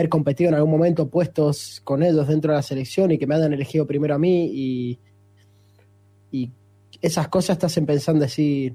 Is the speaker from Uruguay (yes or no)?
no; Argentina; now in Shanghai, China; son los amigos, somos todos argentinos, algún chileno, alguno que otro, pero somos todos argentinos